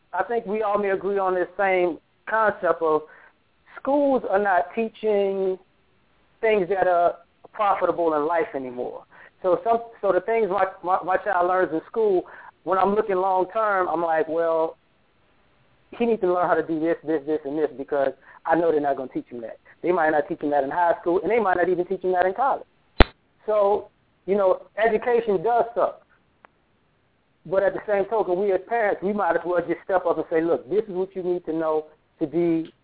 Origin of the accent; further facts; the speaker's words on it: Chicago, Illinois, United States; Probably because part of my life I grew up in Chicago.